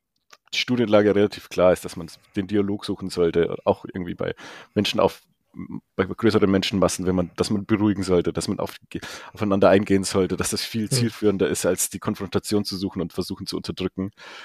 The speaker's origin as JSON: {"language": "German", "region": "Bavaria", "country": "Germany", "moved": "yes", "lives_now": "Berlin, Germany", "said": "wie man wahrscheinlich hört, komme ich aus Bayern. Ich lebe zwar seit 10 Jahren in Berlin"}